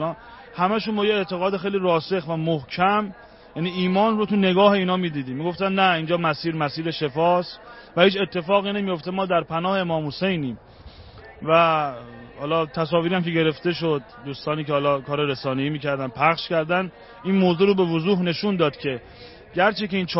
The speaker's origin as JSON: {"language": "Persian", "town": "Shahrud", "region": "Semnan", "country": "Iran", "said": "من اصالتا شاهرودی هستم"}